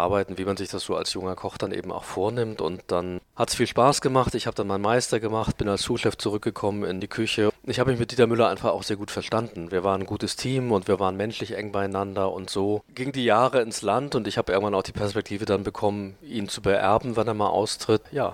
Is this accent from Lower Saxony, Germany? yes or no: no; Schleswig-Holstein, Germany; now in Bensberg, Germany; Ich komme immer wieder gerne nach Schleswig-Holstein, also A, weil ich meine Wurzeln hier habe